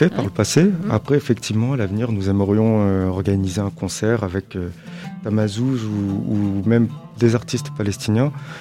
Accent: France; Je suis français, mais effectivement, j'ai des origines, mais plus du Maghreb, du côté de ma mère, d'Algérie.

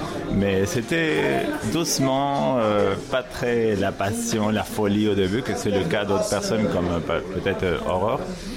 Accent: Córdoba, Argentina; French is a second language; Je viens de Córdoba, Argentine. J'ai 36 ans.

